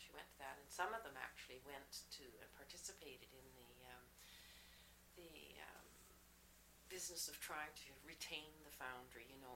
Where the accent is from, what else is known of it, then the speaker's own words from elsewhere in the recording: Winnipeg, Manitoba, Canada; born there; also born or lived in British Columbia; No, no, I was born in Winnipeg, Manitoba.